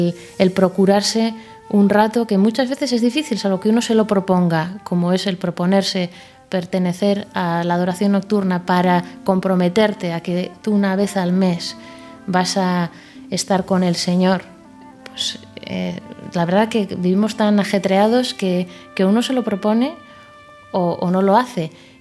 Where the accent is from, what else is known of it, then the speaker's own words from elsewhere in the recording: San Sebastián, Basque Country, Spain; en San Sebastián, de donde soy